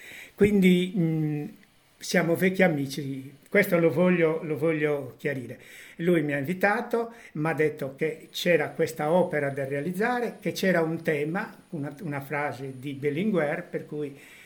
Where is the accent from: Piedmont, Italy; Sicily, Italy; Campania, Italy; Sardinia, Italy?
Sardinia, Italy; Villanova Truschedu; born there; Io ho 75 anni … sono nato il secolo scorso, però sono nato a Villanova Truschedo il secolo scorso